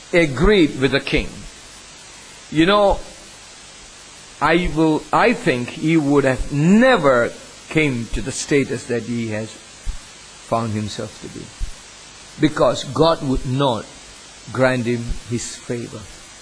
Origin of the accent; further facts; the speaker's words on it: India; I remember listening to a very old preacher when I grew up in India.